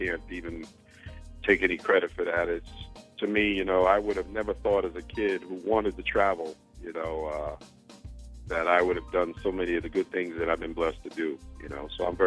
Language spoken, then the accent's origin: English; New York, United States; You know, I'm a guy from New York.